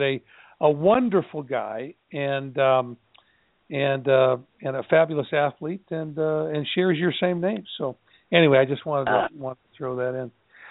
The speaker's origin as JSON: {"language": "English", "town": "Edmonton", "region": "Alberta", "country": "Canada", "tie": "born or raised there", "said": "Now, I grew up in Edmonton, Alberta, Canada, and my father was a terrific athlete and at one time was the Canadian national handball champion."}